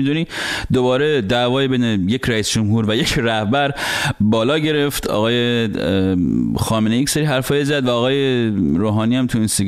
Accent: Rasht, Gilan, Iran; now in New York, United States; ما یه رابطه رشتی، خب منم اهل رشتم

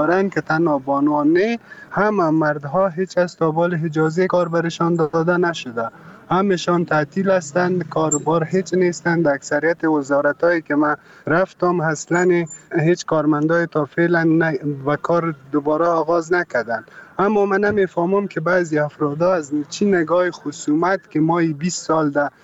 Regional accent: Afghanistan; ما شما افغان هستیم، مسلمان هستیم

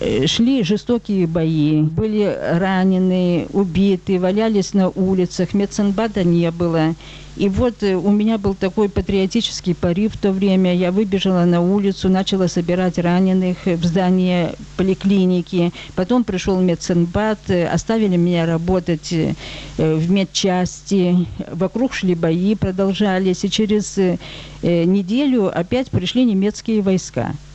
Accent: Kyiv, Ukraine; born there; Я родилась в Киеве в 23-м году. Мой отец – сын священника.

